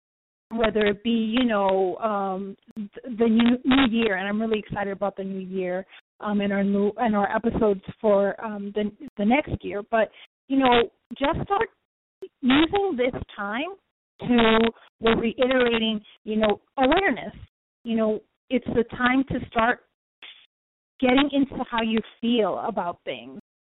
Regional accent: Bronx, New York, United States; You know, I'm from the Bronx.

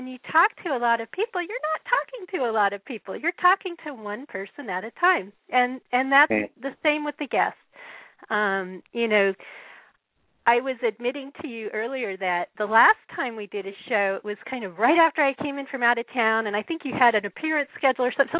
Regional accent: Denver, Colorado, United States; I grew up in Denver, and in Denver, football is very popular. And we were Broncos fans

